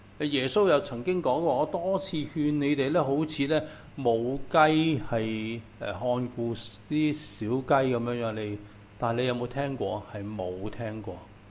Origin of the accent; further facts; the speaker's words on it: Guangdong, China; 我哋廣東人啊，早晨啊，跟住同阿伯哥飲茶味嘅喎